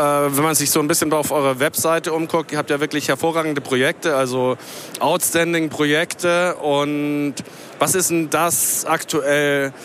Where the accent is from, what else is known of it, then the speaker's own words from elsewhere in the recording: Hamburg, Germany; ich komme aus Hamburg, da ist es doch sehr hanseatisch